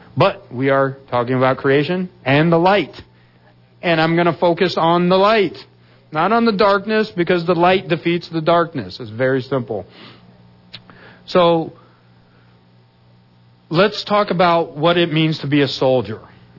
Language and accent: English; Washington, United States; I grew up in Washington. I didn't even know there was a Blaine, Washington.